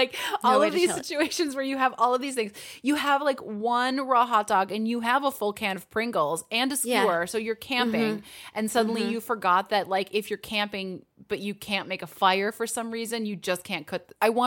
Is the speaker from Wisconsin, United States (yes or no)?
yes; Wisconsin, United States; And you know I would take the butter water because I'm from Wisconsin.